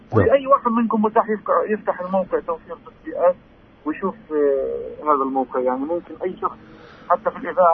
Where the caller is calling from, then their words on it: Ramallah, West Bank, Palestine; من رام الله